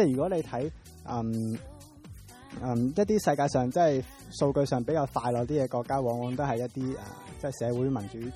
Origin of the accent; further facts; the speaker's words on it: Hong Kong; 都係好多劇集就係講過我哋香港人啊，工作效率好高啊，要求嚴謹啊。